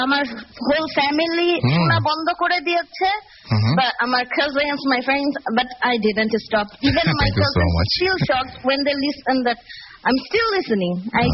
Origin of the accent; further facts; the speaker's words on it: Dhaka, Dhaka Division, Bangladesh; now in Germany; আমি ঢাকার মেয়ে।